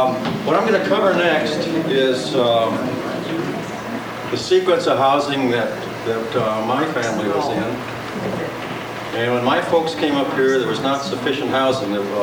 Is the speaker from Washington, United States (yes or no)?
yes; Seattle, Washington, United States; born there; also born or lived in Honeymoon Heights; I was born in Seattle. Oh. And then Honeymoon Heights. And this was the house we had at Honeymoon Heights.